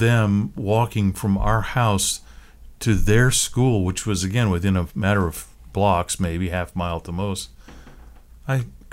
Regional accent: Seattle, Washington, United States; I grew up in the Seattle area.

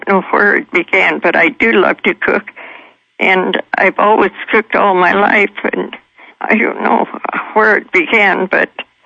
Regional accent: Minnesota, United States; In Minnesota.

